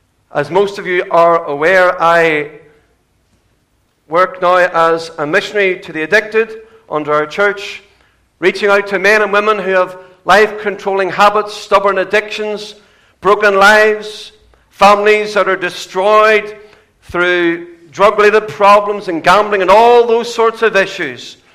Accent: Lisburn, Northern Ireland, United Kingdom; I was born and brought up in Lisburn.

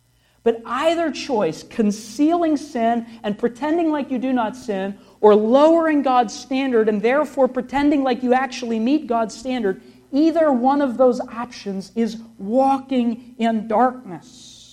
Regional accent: Pittsburgh, Pennsylvania, United States; Now, I'm from Pittsburgh. I do need to learn English better.

